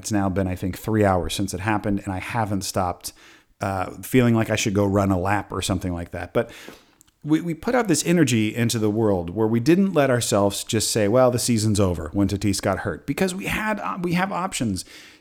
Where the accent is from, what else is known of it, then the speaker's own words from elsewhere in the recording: Claremont, California, United States; Like, I grew up in Claremont. I love Claremont. Anytime I go back to Claremont and people go, hey, what's up?